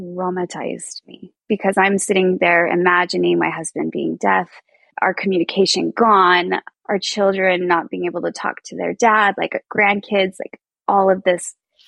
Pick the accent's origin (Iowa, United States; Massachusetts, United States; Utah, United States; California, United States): Utah, United States; also born or lived in Texas / Virginia; So I grew up mostly in Utah. I mean, I've lived in Texas, Virginia, Thailand for a little while, but mostly in Utah, which is Mormon land. I grew up Mormon, very, very Orthodox.